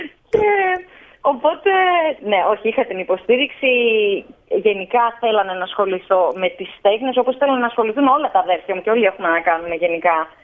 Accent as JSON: {"language": "Greek", "town": "Thessaloniki", "region": "Central Macedonia", "country": "Greece", "tie": "born or raised there", "said": "Και βασικά μεγάλωσα στη Θεσσαλονίκη."}